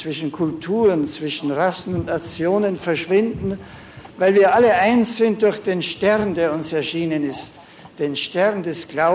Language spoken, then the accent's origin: German; Germany; dass ich hier in meiner Heimat und mit einem solchen friedenstiftenden Anlass beginnen darf